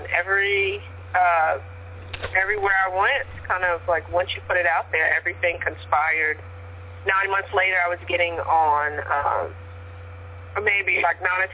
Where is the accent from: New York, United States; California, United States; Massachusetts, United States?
New York, United States; Queens; I grew up in Jamaica, Queens, if you know.